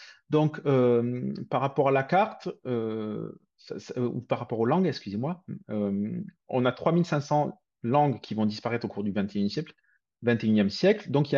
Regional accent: Occitanie, France; Et moi, j'ai envie de dire que je suis occitan

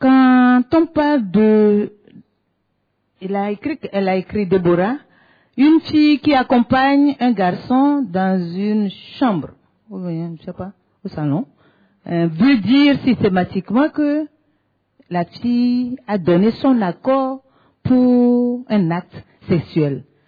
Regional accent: Togo; moi c'est … je suis gynécologue du Togo.

